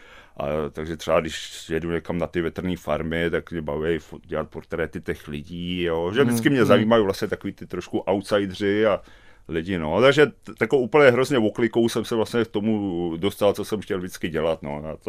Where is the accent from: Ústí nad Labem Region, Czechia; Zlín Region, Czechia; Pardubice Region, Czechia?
Pardubice Region, Czechia; Borová; já jsem vyrůstal vlastně na statku Borova u Poličky na samotě